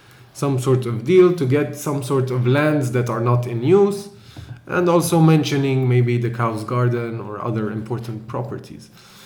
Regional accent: Jerusalem, Jerusalem District, Israel; we were born and raised in Jerusalem. And we see everything that's going around us.

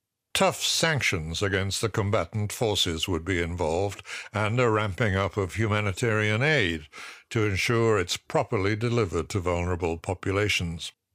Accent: New York City, New York, United States; I've seen the endorsement from my hometown's serious newspaper, the New York Times.

